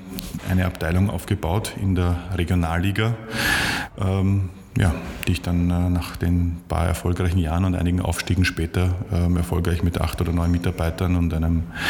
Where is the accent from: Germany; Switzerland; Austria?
Austria; als Österreicher für ein österreichisches Unternehmen in Deutschland